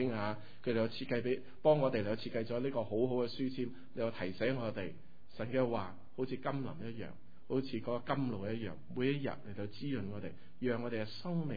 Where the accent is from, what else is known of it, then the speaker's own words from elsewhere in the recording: Hong Kong; 即是我们中国人香港人就知道了